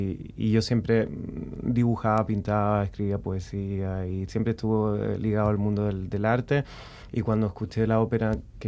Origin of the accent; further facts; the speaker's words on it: Chile; moved away; also born or lived in Spain; Soy chileno, sí. Me vine en el 2000, me vine a Europa a buscar la técnica, la antigua técnica italiana, y partí por la escuela española. Viví en España también muchos años, en Andalucía, en Barcelona, en Madrid.